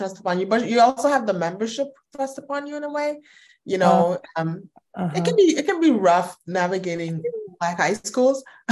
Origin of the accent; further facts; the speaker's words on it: Lagos, Nigeria; born there; I was born in Lagos, and we're born in Nigeria.